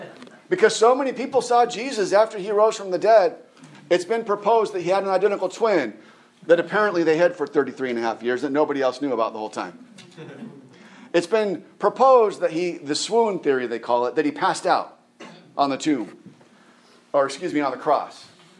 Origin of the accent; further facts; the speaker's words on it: California, United States; Even though I'm from California, I'm not much of a surfer.